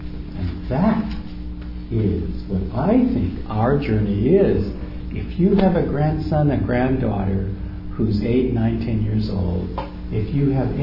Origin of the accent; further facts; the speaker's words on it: United States; And I remember I poured that coffee and I was so proud as an American to think, we would never do this.